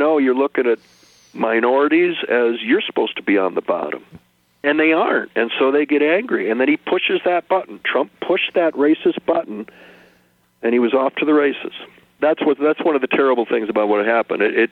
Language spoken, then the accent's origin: English; Michigan, United States; And they all know I'm from Michigan.